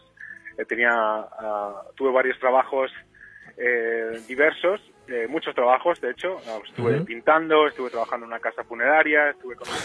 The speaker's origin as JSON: {"language": "Spanish", "town": "Madrid", "region": "Community of Madrid", "country": "Spain", "tie": "born or raised there", "said": "De Carabanchel, ahí nací y crecí."}